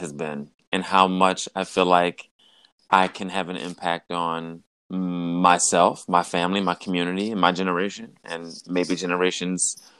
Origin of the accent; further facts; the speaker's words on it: Philadelphia, Pennsylvania, United States; also born or lived in Minneapolis; I am born and raised in Philadelphia, born in Southwest, spent most of my time in North Philly, and now I'm a West Philadelphian by way of living in Minneapolis for 8 years.